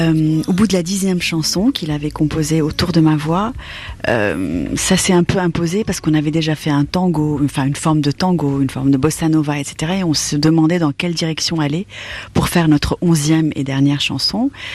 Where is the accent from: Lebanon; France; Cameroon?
Lebanon; moved away; C'est uniquement lorsque j'ai quitté le Liban, alors est-ce le côté enfant du pays qui est parti, la nostalgie